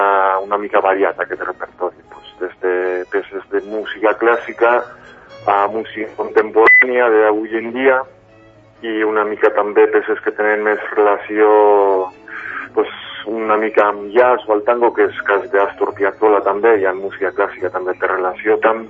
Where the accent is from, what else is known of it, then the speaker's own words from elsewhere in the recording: Gabiria, Basque Country, Spain; now in Barcelona, Spain; sóc de País Basc, d'un poble que es diu Gaviria, i porto aquí a Barcelona 5 anys.